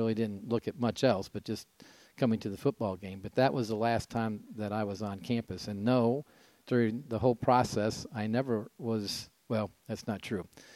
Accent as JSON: {"language": "English", "town": "Dixon", "region": "Illinois", "country": "United States", "said": "No, I'm originally from Dixon, Illinois, which is 100 miles west of Chicago."}